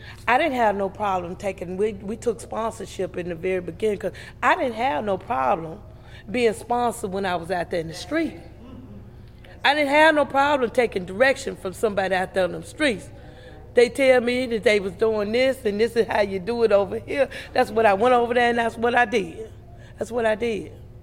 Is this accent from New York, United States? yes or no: no; Arkansas, United States; I was from Arkansas, but I was in Memphis, and Memphis set it out for us.